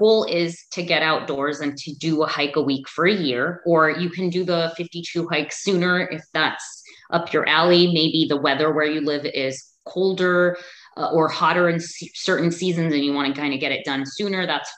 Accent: Los Angeles, California, United States; So it's a very popular hike in Los Angeles. Grew up, born and raised in Los Angeles, would go to a lot of parks, not really hike at the time.

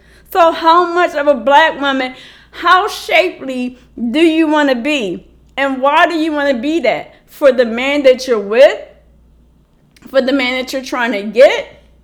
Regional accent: Baltimore, Maryland, United States; I'm from Baltimore. And I grew up with Jamaicans, Trinidadians, Guyanese, Haitians. Like, so we was like, half of Park Heights was like Caribbean.

